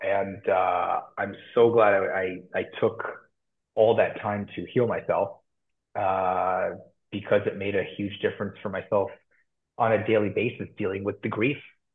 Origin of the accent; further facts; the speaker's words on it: New York, United States; I'm from New York. I live in Brooklyn.